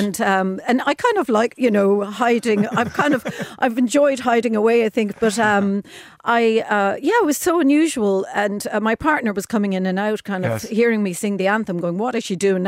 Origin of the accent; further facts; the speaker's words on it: Ireland; I said, I'm Irish, you know.